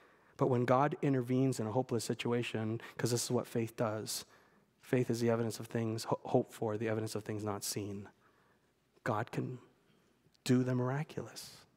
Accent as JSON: {"language": "English", "town": "Vancouver", "region": "British Columbia", "country": "Canada", "tie": "born or raised there", "said": "I grew up in Vancouver, and sometimes I have a longing to go back to Vancouver to see my parents, to see my home where I grew up, right?"}